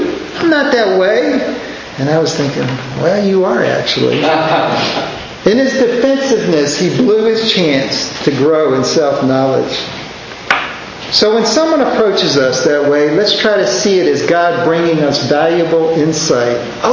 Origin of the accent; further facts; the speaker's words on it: Richmond, Virginia, United States; I grew up in the East End of Richmond without much money, so I tend to be super frugal.